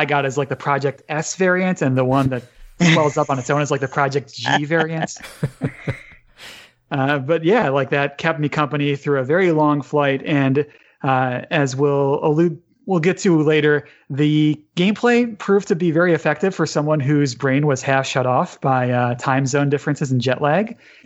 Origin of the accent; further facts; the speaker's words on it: Buffalo, New York, United States; I'm from originally Buffalo, New York. So I like to think of myself as half Canadian as is.